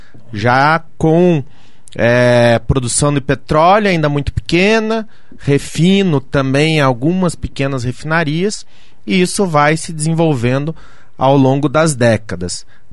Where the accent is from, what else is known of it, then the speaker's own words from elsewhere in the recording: Curitiba, Paraná, Brazil; sou curitibano e não sabia que tinha uma refinaria no município de Araucária